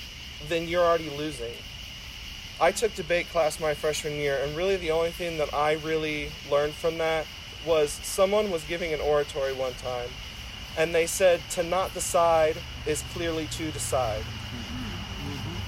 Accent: Raytown, Missouri, United States; And I grew up in Raytown. I mean, Raytown's, I mean, not the best place to live. It's not the worst place to live either.

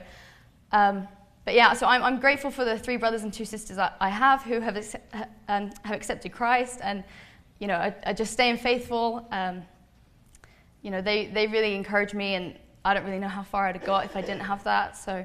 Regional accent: England, United Kingdom; I'm from England. I live about an hour north of London, because I think that's kind of the only place most people know is in England. I was raised in a Christian home with 8 siblings

